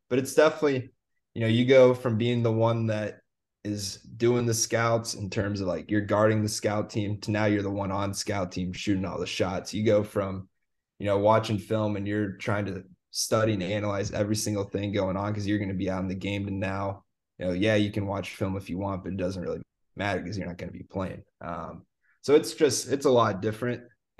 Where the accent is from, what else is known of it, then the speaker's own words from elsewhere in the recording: Kansas, United States; growing up in Kansas, Danny Manning's like the most popular, most famous man if you're a Kansas fan.